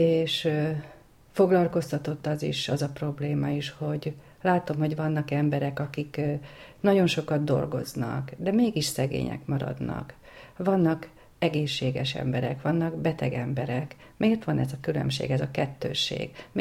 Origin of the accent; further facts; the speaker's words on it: Zalaegerszeg, Zala, Hungary; Előtte Zalaegerszegen éltem, ott is születtem. Ott alapítottam egy családot, két gyerekkel, fiú, lány